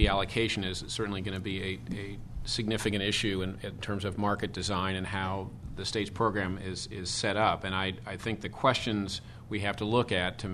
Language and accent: English; California, United States; as a PG&E employee, it certainly, and as a Californian, it's not something we want to repeat.